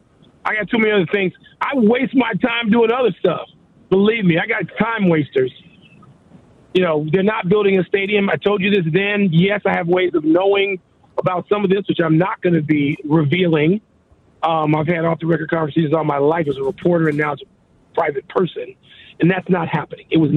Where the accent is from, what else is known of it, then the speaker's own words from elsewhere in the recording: Chicago, Illinois, United States; now in Arizona, United States; I'm in Arizona. This is you can't avoid it just being a Midwestern person and being a Chicagoan because there's so many of us here.